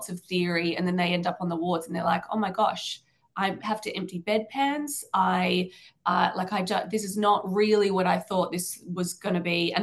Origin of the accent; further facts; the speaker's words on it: Glebe, New South Wales, Australia; now in Bondi, Australia; I grew up, I live in Bondi area now, but I grew up in Glebe and I miss Glebe. I loved growing up there. It was a very good place to grow up in terms of location.